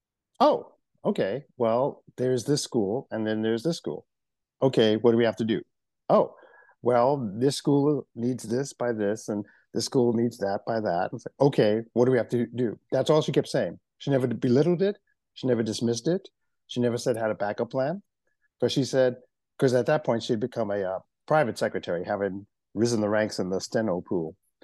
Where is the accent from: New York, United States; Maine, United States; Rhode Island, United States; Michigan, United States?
New York, United States; Well, basically, I grew up in Central Harlem. I'm a native New Yorker.